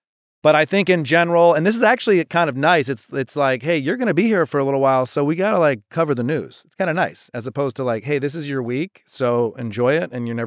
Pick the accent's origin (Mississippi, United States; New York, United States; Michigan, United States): Michigan, United States; I'm from Michigan.